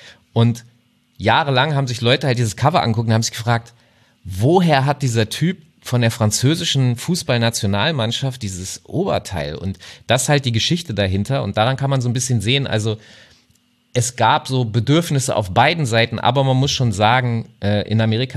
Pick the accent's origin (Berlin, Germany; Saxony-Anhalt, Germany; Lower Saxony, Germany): Lower Saxony, Germany; Hanover; also ich komme aus Hannover, ja, und das ist jetzt nicht die allerkleinste Stadt, das ist die Hauptstadt von Niedersachsen.